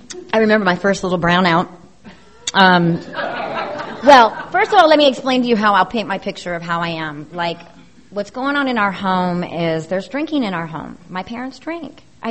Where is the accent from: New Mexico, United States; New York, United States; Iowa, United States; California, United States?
California, United States; Torrance; I'm from Torrance, California. I'm the middle misfit of three children.